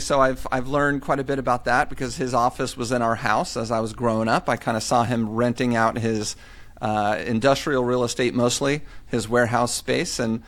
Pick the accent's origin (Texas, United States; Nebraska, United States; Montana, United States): Texas, United States; Dallas; I moved back to Texas, which is I'm from Dallas